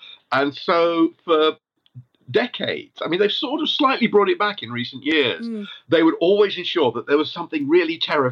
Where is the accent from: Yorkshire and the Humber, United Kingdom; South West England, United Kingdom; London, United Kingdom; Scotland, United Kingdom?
South West England, United Kingdom; But I grew up in the West Country in the 1970s.